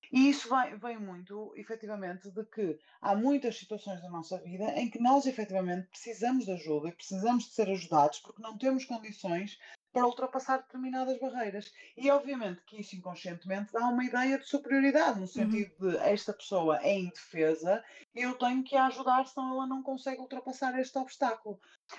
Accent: Porto, Norte, Portugal; Então, eu sou do Porto, na Baixa, por exemplo

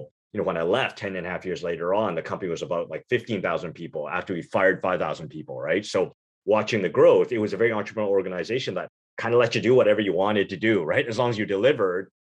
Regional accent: Canada; also born or lived in Taiwan / Europe; So, you know, immigrant kid, so I grew up in Canada and so was pretty international

